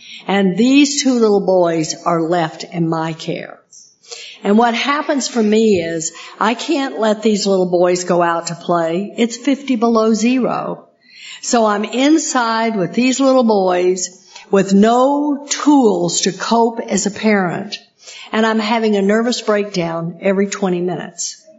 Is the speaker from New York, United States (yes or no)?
no; Texas, United States; I am a hick from Texas. I don't even know where the silverware goes.